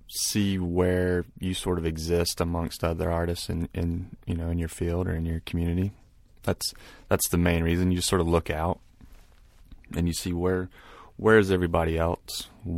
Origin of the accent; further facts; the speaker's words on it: Douglasville, Georgia, United States; also born or lived in Hapeville / East Point; I kind of bounced around Atlanta. I started out in Hapeville and then East Point, and then I ended up in right outside in Douglasville. Spent most of my time growing up there.